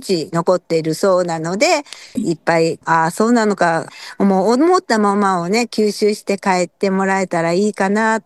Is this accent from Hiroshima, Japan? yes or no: no; Nagahama, Shiga, Japan; accent: Nagahama dialect; 私あの滋賀弁丸出しやとか言うて、長浜弁ね、丸出しや